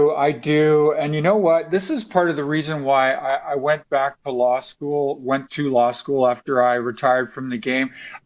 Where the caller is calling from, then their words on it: Secaucus, New Jersey, United States; Secaucus, New Jersey. Scenic and luxurious Secaucus, New Jersey.